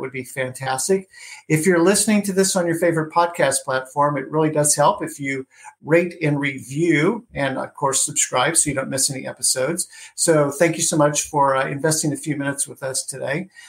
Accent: Louisville, Kentucky, United States; now in Cincinnati, United States; people who know me or regular listeners know I'm in Cincinnati, but I grew up in Louisville, so we share the Kentucky born and raised part together.

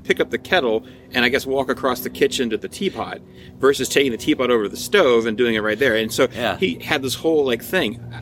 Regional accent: North Carolina, United States; Well, I grew up in Carter County, North Carolina.

